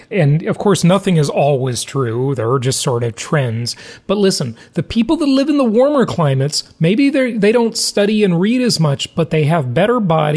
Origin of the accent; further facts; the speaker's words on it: Los Angeles, California, United States; also born or lived in Orange County; I grew up in Los Angeles, by the way. I lived as an adult in Orange County, but grew up in LA.